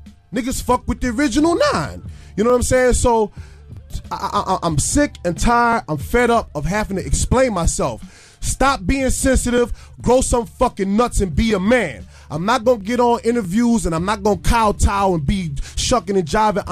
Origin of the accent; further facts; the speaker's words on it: New Orleans, Louisiana, United States; I'm from New Orleans, Louisiana, and my grandmother and I was raised by women in the Magnolia Projects on 2812 Forest Street, and I'm not going to hold my tongue.